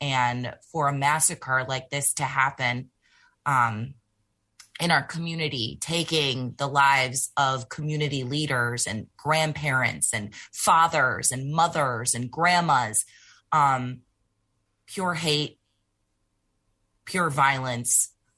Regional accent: Buffalo, New York, United States; I was born and raised in Buffalo. My family is in Buffalo. I went to school in Buffalo. I to church in Buffalo and only moved away for school and came back to pursue, you know, my professional career.

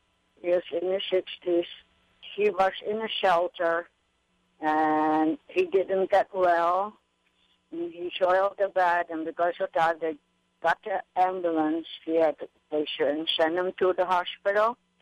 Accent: Hawaii, United States; I'm from Maui.

